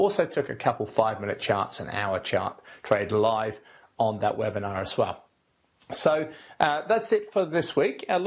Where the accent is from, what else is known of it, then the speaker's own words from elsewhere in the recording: New Zealand; And I said, no, I'm from New Zealand.